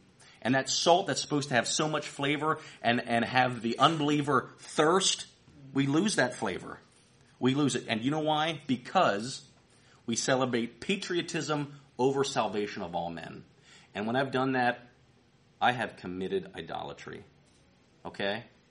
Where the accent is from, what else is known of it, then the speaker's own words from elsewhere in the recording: United States; But when I get so consumed with that I'm an American, that's idolatry.